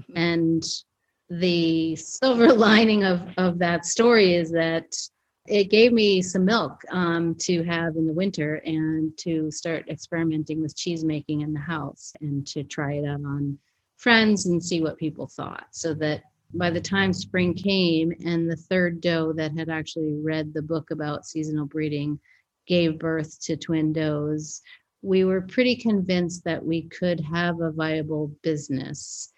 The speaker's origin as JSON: {"language": "English", "town": "Boston", "region": "Massachusetts", "country": "United States", "tie": "born or raised there", "said": "Mine was zero because I grew up in Boston."}